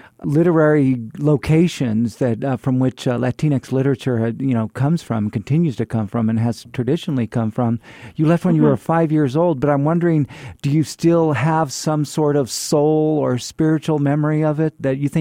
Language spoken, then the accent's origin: English; Fresno, California, United States; now in El Paso, United States; I'm from Fresno, California, and I've been living in El Paso for many years now.